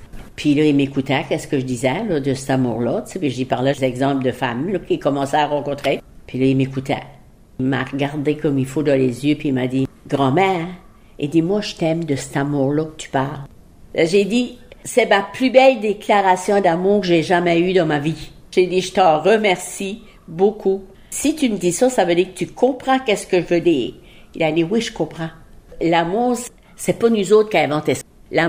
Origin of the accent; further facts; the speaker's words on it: Îles-de-la-Madeleine, Quebec, Canada; born there; Pourquoi je suis née aux Îles-la-Madeleine au lieu qu'en Afrique?